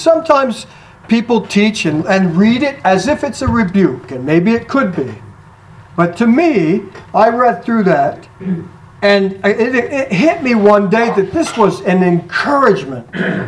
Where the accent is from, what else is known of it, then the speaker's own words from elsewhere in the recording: Vermont, United States; I'm from Vermont originally. I'm not fortunate enough to say I'm born and bred in New Hampshire.